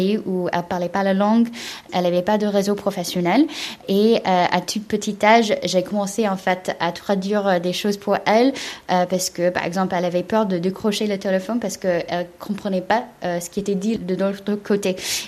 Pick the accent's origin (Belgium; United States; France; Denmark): United States; also born or lived in China; Je suis née en Chine et je grandis aux États-Unis